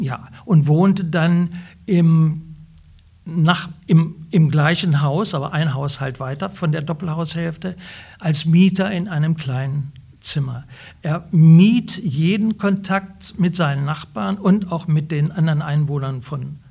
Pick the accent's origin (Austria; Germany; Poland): Poland; Das können Sie machen als Deutscher, aber wir als Polen, die wir hier wohnen in dem Ort, wir möchten uns damit nicht beschäftigen.